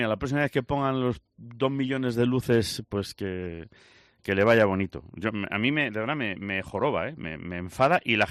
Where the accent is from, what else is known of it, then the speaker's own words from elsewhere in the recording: Lugo, Galicia, Spain; also born or lived in Vigo; de Lugo, y durante un tiempo estuve en Vigo también.